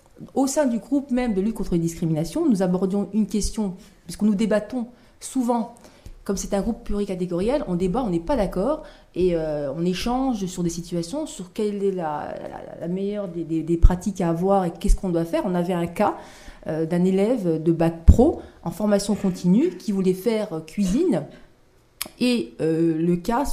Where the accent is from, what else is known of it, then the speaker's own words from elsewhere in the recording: France; Je suis française à part entière avec des origines variées.